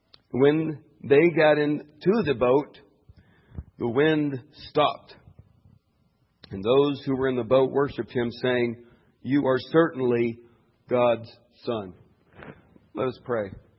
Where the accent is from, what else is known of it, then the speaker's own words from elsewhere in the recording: Arkansas, United States; You can tell I'm from Arkansas, out of town anyway.